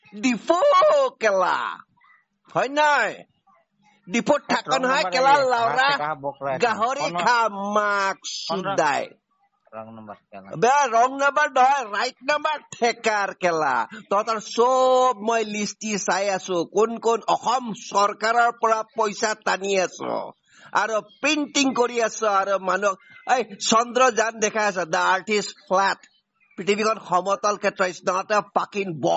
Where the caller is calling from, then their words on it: Guwahati, Assam, India; गुवाहाटी से।